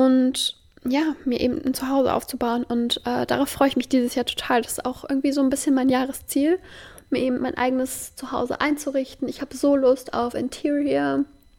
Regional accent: Magdeburg, Saxony-Anhalt, Germany; Ich komme ja aus Magdeburg, die ist jetzt nicht ultra klein, die Stadt, aber so eine wirkliche Großstadt eben auch nicht.

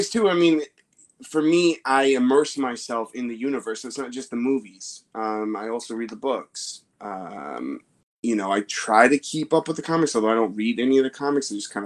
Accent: New York City, New York, United States; I grew up in the Bronx, and my parents were dirt poor

